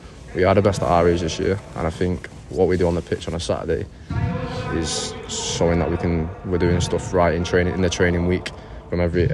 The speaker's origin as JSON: {"language": "English", "town": "Salford", "region": "North West England", "country": "United Kingdom", "said": "I'm from Salford."}